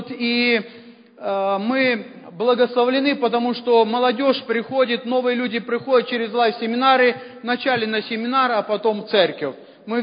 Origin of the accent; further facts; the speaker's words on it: Belarus; moved away as an adult; now in Russia; И я белорус, я жил в Белоруссии.